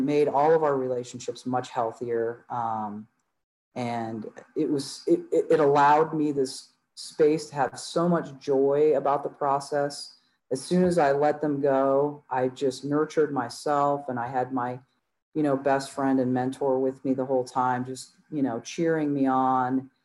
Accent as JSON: {"language": "English", "town": "New Orleans", "region": "Louisiana", "country": "United States", "tie": "born there", "said": "because I was born in New Orleans and you legally can't change your birth unless you go through this whole legal process."}